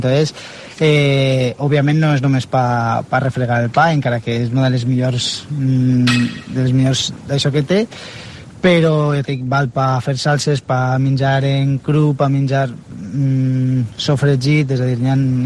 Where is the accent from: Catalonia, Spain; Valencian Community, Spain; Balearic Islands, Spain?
Valencian Community, Spain; Vinaròs; perquè jo soc de Vinaròs